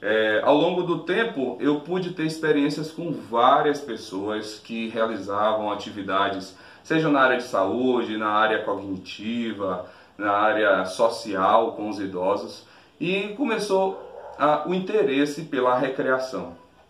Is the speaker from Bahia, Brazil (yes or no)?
yes; Jaguaquara, Bahia, Brazil; now in Santo Antônio de Jesus, Brazil; Eu sou de Jaguaquara, Bahia. Moro hoje no município de Santo Antônio de Jesus, na região do Recôncavo Baiano, aqui, pertinho de Salvador, pertinho do interior, pertinho da Costa do Cacau, da Costa do Dendê, enfim. Estamos na Bahia.